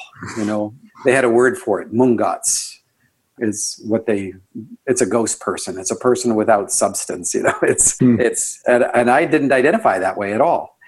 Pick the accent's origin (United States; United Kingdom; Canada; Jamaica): Canada; I'm Canadian.